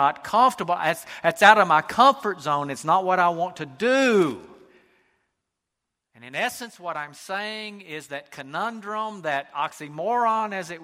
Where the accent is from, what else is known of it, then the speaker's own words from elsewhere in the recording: the South, United States; accent: Southern; Just like some of you that were born in the cold, cruel North can recognize that I'm a Southerner by the way I talk, okay?